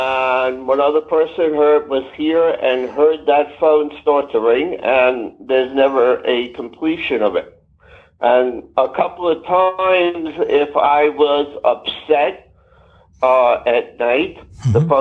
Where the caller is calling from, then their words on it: New York City, New York, United States; I'm calling from New York City.